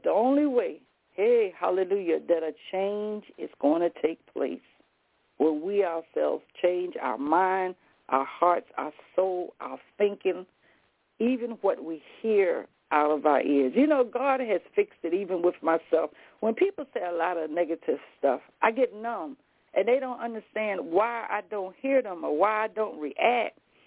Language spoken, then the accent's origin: English; the South, United States; I told you I'm old country girl. I'm from the South.